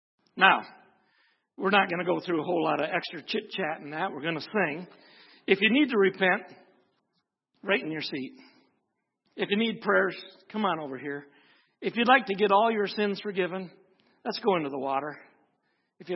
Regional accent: Onaway, Michigan, United States; Then I moved from Kalkaska back to my hometown in Onaway

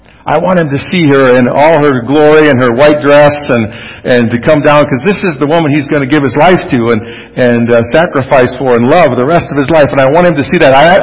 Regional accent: Grand Rapids, Michigan, United States; and I'm from Grand Rapids, and so there's a lot of city lights and various things.

